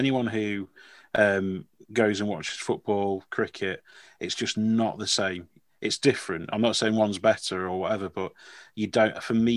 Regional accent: East Midlands, United Kingdom; now in Derby, United Kingdom; I didn't grow up in Derby. I live in Derby now, but I grew up in Derbyshire.

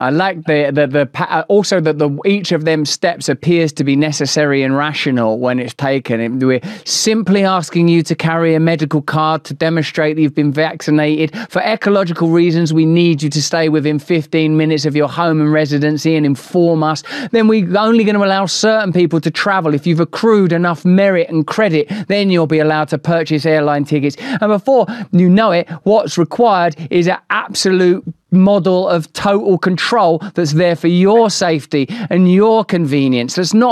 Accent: England, United Kingdom; 20 years ago, as an English person, if I'd criticized America

